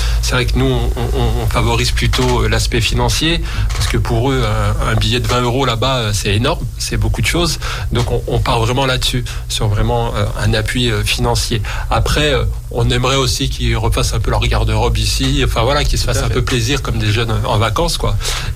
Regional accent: Chambéry, Auvergne-Rhône-Alpes, France; Alors moi je suis pas de Villeneuve, je suis même pas de Grenoble, je suis de Chambéry.

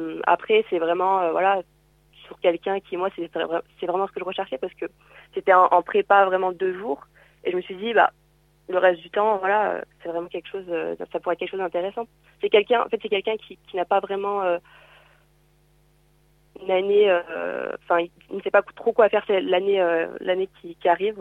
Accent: Grenoble, Auvergne-Rhône-Alpes, France; Bah moi du coup je viens de Grenoble.

